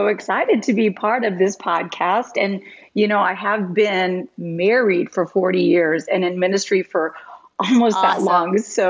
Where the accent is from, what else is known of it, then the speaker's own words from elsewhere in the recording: West Lafayette, Indiana, United States; driving from Tucson, Arizona to West Lafayette, Indiana, which was my hometown at the time.